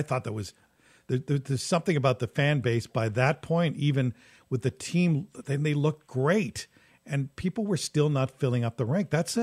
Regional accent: Toronto, Ontario, Canada; I grew up in Toronto as a Leaf fan

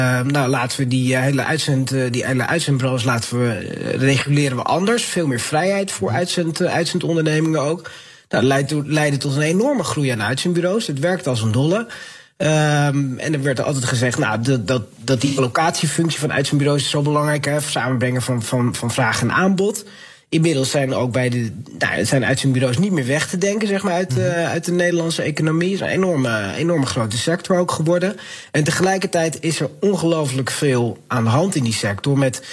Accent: Netherlands; die huisvesting van die arbeidsmigranten is natuurlijk gewoon om je oog uit je kop te schamen als Nederlander

